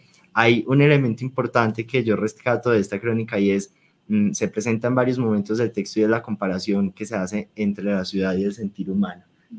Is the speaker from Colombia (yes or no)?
yes; Colombia; muy cercano a lo que somos los colombianos porque somos muy fanáticos de la política